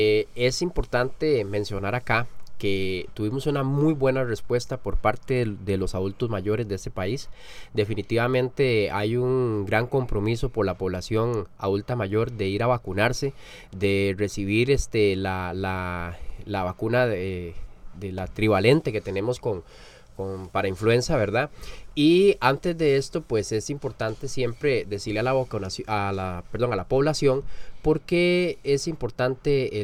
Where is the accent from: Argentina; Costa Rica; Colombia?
Costa Rica; como buenos ticos, lo dejamos para el final